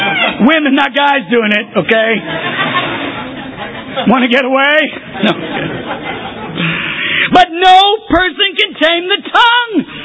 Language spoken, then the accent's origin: English; Chicago, Illinois, United States; I mean, we're from Chicago. We understand the fire analogy, don't we?